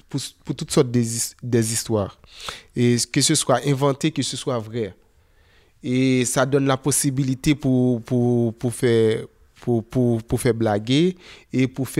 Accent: Haiti; La veillée chez nous, en Haïti, c'est à la veille d'un enterrement

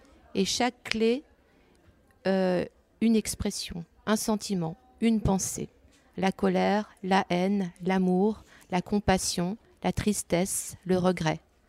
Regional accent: Brittany, France; Je suis bretonne aussi, comme Géraldine.

